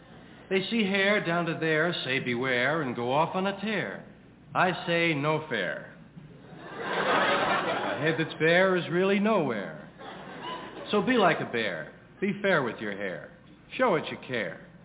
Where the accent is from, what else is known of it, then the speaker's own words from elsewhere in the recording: New York City, New York, United States; I was brought up here in New York, used to go on the subway to 116th Street